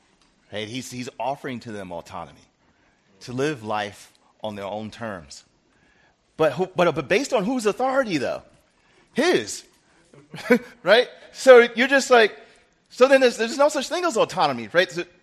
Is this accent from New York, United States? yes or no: yes; New York, United States; By the way, I'm a New Yorker.